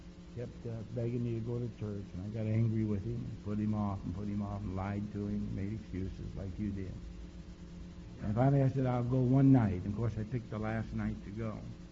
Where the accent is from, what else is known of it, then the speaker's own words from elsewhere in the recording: Louisville, Kentucky, United States; I am from Louisville, Kentucky. I'm not bragging about that.